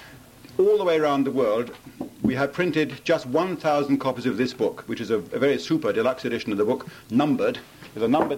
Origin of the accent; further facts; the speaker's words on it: England, United Kingdom; But particularly for me as an Englishman, it was interesting his guarantee